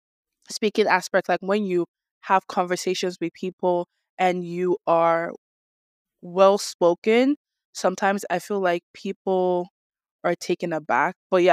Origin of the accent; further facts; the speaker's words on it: Nigeria; I'm born and raised in Nigeria.